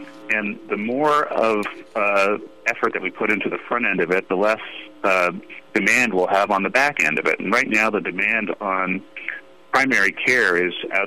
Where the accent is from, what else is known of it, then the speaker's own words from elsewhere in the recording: Canada; Well, I grew up in Canada, and I'm a big single-payer supporter. I worked on Prop 186 in California in the 90s